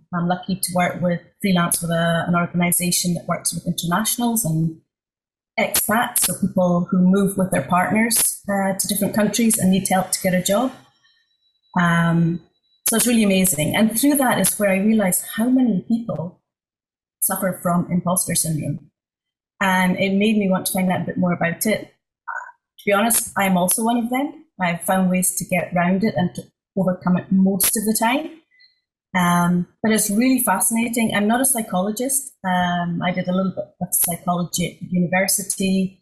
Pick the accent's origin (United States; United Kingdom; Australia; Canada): United Kingdom; Scotland; now in Netherlands; I am Scottish, and I've been living now in the Netherlands for 17 years, which is really hard to believe because we came here for two, and I'm still here.